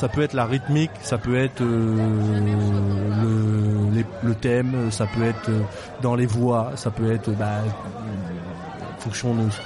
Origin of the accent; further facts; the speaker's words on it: Réunion, France; ben, en fait, on est quoi? Ben, on est réunionnais.